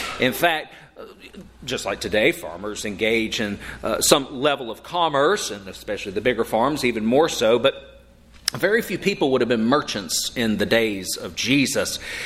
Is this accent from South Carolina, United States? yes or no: yes; Rock Hill, South Carolina, United States; I know, growing up in Rock Hill, I would hear tales